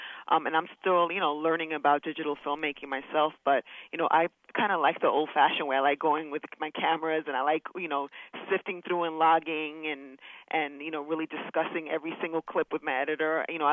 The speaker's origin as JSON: {"language": "English", "country": "Dominican Republic", "said": "because I'm from the Dominican Republic, I want him to represent, you know, the Latinos that really embrace their, you know, Pan-Africanism and that side of their heritage."}